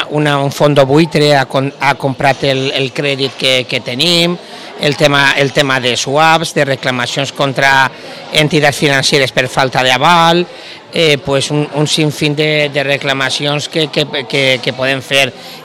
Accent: Borriana, Valencian Community, Spain; jo soc de Borriana, tinc la meva pare de Vila-real, i me repartis que entre Borriana i Vila-real.

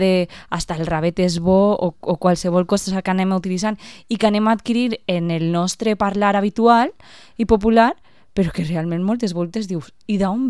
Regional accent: Aín, Valencian Community, Spain; O sigui, Aín és el meu poble, Eslida és el primer cel, Artana és el purgatori i la Vilavella, l'infern.

